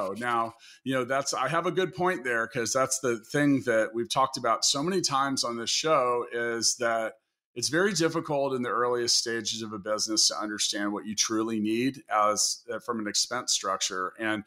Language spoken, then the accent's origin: English; Kansas City, Missouri, United States; There's 5 to 10 of them in my hometown of Kansas City that I even know of.